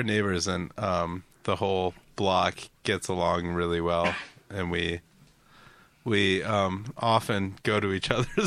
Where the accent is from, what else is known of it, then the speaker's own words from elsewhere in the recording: Minnesota, United States; Like, I come from Minnesota, and it's cold there. Much colder than here.